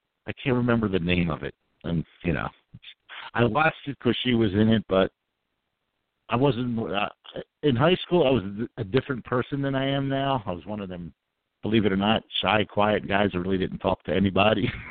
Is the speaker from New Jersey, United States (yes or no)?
yes; New Jersey, United States; I'm an Italian. I'm from New Jersey.